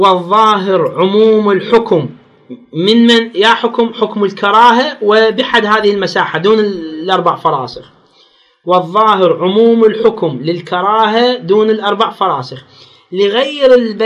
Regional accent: Baghdad, Baghdad Governorate, Iraq; اكو تجار هم بالشورج عندنا في العراق في بغداد

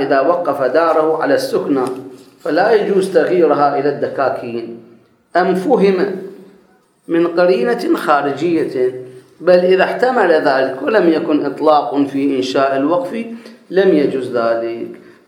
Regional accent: Karbala, Karbala Governorate, Iraq; تعرفون اكو بعض بعض الشوارع احنا عندنا بكربلاء

